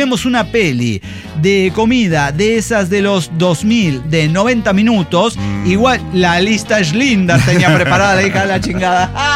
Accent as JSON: {"language": "Spanish", "town": "Monterrey", "region": "Nuevo León", "country": "Mexico", "said": "Yo como regio decía, no, se me esfuma entre las manos."}